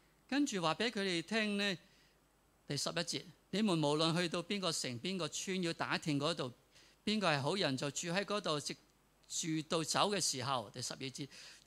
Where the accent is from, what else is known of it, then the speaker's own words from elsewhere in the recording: Hong Kong; 我哋香港人好知道啊，接待一个陌生人咧要好谨慎啊